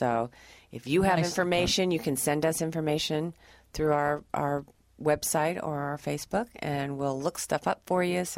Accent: Mountain Lakes, New Jersey, United States; It is the Class of 71's reunion right now in Mountain Lakes, which is where we grew up.

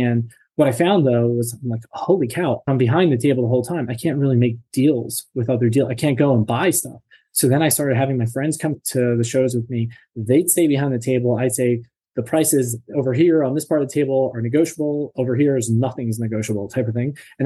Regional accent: New Jersey, United States; The long story short is I grew up in New Jersey and grew up in a great family, but not entrepreneurial minded.

